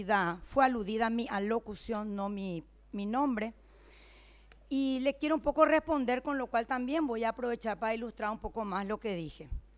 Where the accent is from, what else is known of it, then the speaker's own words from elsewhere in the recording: Paraguay; por la Constitución somos paraguayos primero